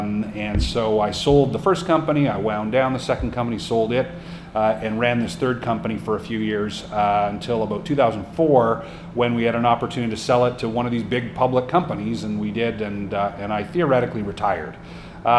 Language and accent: English; Montreal, Quebec, Canada; I was living in Toronto. I grew up in Montreal